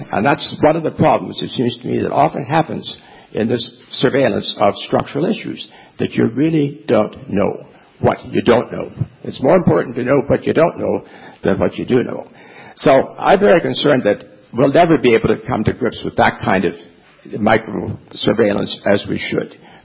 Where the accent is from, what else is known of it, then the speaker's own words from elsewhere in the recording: Canada; you mentioned I'm from Canada.